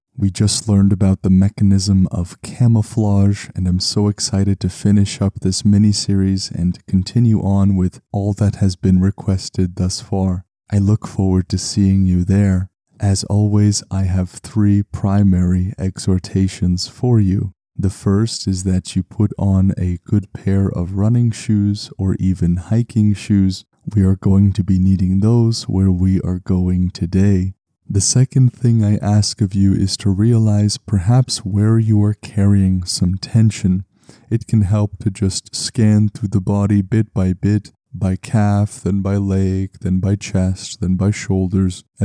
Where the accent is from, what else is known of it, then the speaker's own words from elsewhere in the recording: Canada; me, as a Canadian, I have to travel all this way just to get a peek.